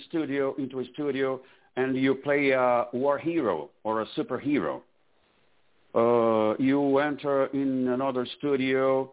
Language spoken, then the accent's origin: English; Brazil; English is a second language; moved away as an adult; now in Florida, United States; So this is because I moved from Brazil to here. I'm in Florida now.